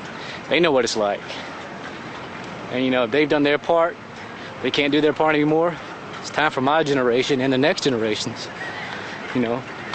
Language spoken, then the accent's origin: English; Mississippi, United States; now in Iraq; I'm from Mississippi. I'm serving in Iraq with the 1st Battalion, 64th Armor Regiment, and Delta Company.